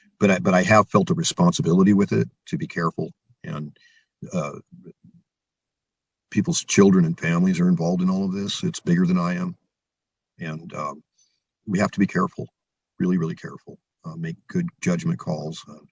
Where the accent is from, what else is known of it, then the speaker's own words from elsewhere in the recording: Montana, United States; I'm from Montana, okay? And I grew up in a time when nobody really had an answer for any of this.